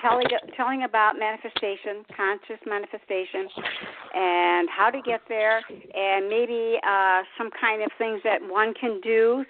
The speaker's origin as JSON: {"language": "English", "country": "United States", "said": "I mean, see, I'm from the States and I've never been out of the States."}